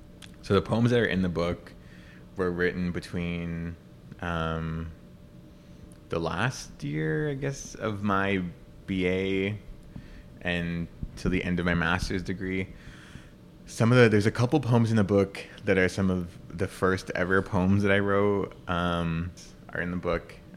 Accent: Alberta, Canada; I'm from the Drifpal Cree Nation in northwestern Alberta, Treaty 8 territory.

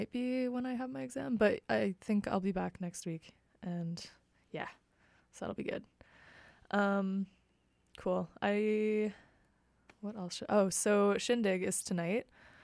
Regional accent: Ontario, Canada; I am originally from Ontario and I've been out in Western Canada for a while now

